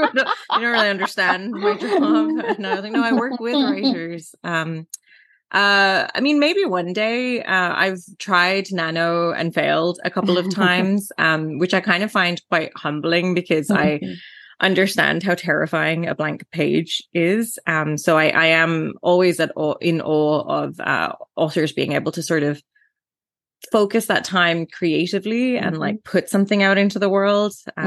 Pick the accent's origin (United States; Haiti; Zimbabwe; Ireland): Ireland; also born or lived in England; now in Canada; And I'm from Ireland originally, and which is why my accent is a little bit strange. I also grew up in England, and I've lived in Canada now for almost 12 years.